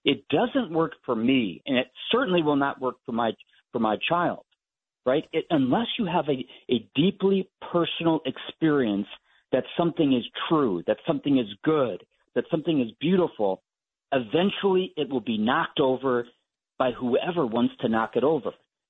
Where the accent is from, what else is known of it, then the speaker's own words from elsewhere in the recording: Ohio, United States; I'm from Ohio. The state motto is In God We Trust.